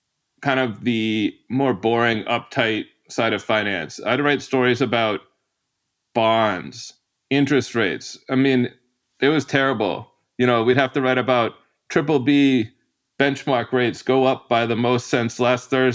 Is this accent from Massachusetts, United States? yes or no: yes; Somerville, Massachusetts, United States; I'm here in Somerville, Massachusetts. I've come for a reading at my hometown bookstore, Porter Square Books in Cambridge.